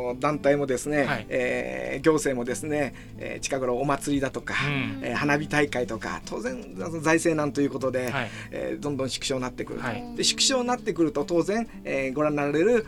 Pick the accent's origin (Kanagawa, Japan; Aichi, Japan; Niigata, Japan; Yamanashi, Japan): Aichi, Japan; Nagoya; 私は生まれも育ちも名古屋なんですが、男3人兄弟の次男坊ということで